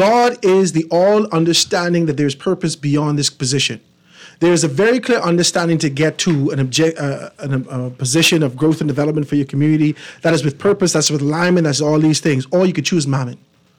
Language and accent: English; Eight Mile Rock, Grand Bahama, Bahamas; I'm from West Grand Bahama and 8 Mile Rock, sir.